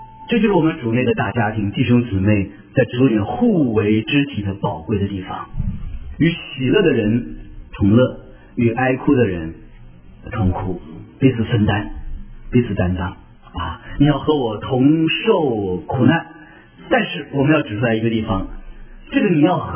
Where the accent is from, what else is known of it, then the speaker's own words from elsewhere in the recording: China; 我们中国人这个弄块买块豆腐，把豆腐切开啊